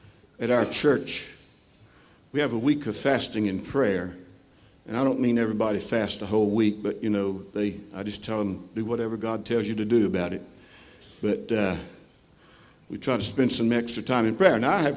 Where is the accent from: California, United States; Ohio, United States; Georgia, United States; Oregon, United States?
Georgia, United States; I was raised in Georgia, in Madison County, Georgia, in the farming area, rural area.